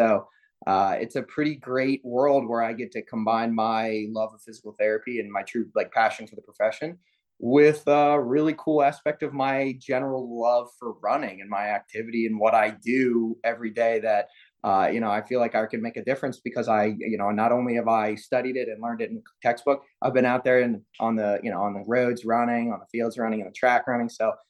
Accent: Potomac, Maryland, United States; I'm a native. I grew up in Potomac, Maryland. I went to Wooten High School

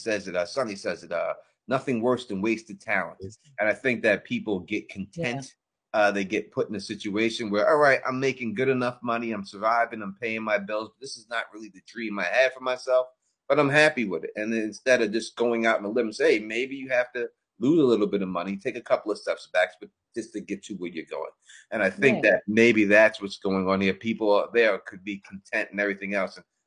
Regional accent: Queens, New York, United States; I mean, I grew up in Queens, New York, you always have certain guys who fit one role.

